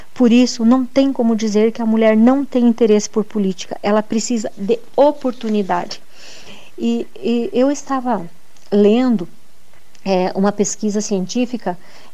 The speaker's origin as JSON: {"language": "Portuguese", "town": "Enéas Marques", "region": "Paraná", "country": "Brazil", "tie": "born there", "lives_now": "Francisco Beltrão, Brazil", "said": "Bem, eu nasci na Vista Alegre, município de Enéas Marques"}